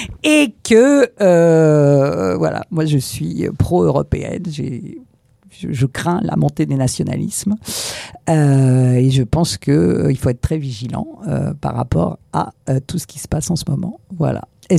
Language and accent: French; Paris, Île-de-France, France; dans Paris, parce que je suis parisienne et que j'adore la capitale.